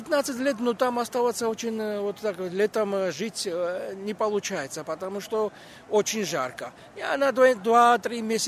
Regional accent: Tbilisi, Georgia; Russian is a second language; Я из Грузии. Я живу в Тбилиси.

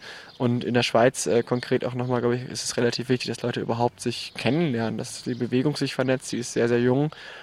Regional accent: Northern Germany, Germany; Also ich komme aus Norddeutschland, bin also sehr, sehr weit angereist.

